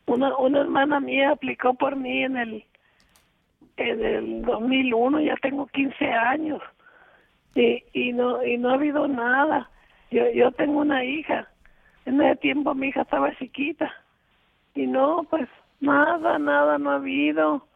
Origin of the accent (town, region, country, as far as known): Mexico